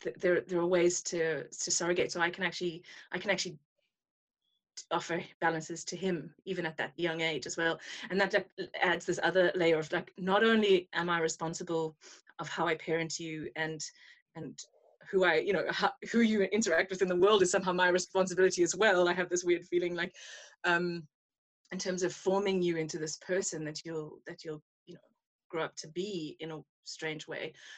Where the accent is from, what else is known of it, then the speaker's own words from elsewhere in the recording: South Africa; I was affected by a lot of crime growing up in South Africa